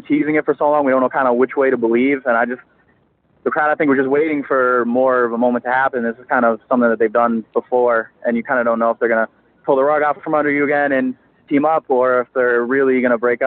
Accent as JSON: {"language": "English", "town": "Albany", "region": "New York", "country": "United States", "said": "I'm from Albany, New York."}